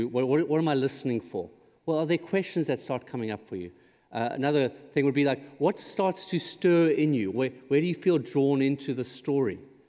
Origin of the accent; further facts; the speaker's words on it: South Africa; I'm from South Africa, and one of the things I really miss is what we call our braai.